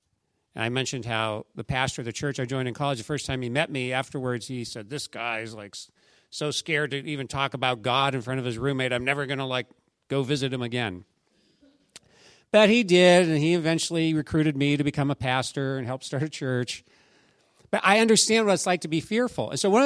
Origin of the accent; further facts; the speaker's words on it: Pennsylvania, United States; I grew up in Pennsylvania.